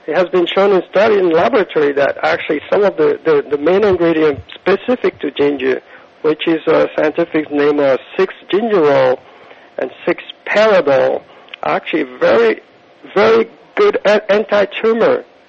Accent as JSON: {"language": "English", "country": "Ghana", "tie": "born or raised there", "also_born_or_lived": "Togo", "said": "We both of us actually grew up in West Africa. I'm more from Ghana, between Ghana and Togo"}